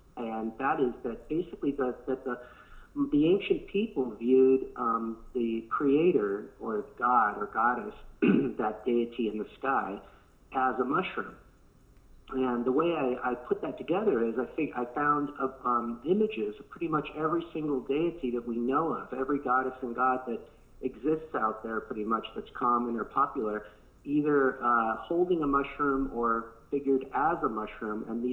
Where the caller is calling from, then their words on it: California, United States; I'm calling from California.